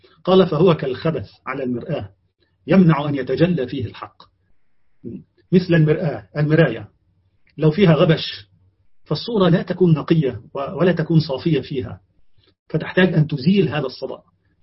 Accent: Egypt; خا مثلا عندنا في مصر نقول خا

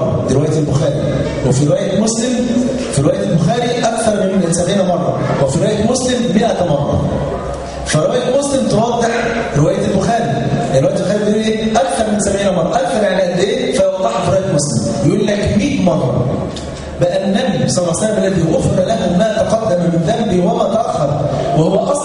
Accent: Egypt

